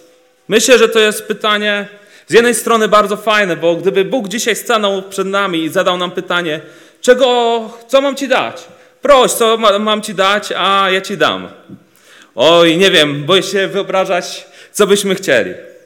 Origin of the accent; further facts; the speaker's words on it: Oleśnica, Lower Silesian Voivodeship, Poland; also born or lived in Wrocław; A że w takim razie więc pochodzę już z Oleśnicy. A że w Oleśnicy później się przeprowadziłem do Wrocławia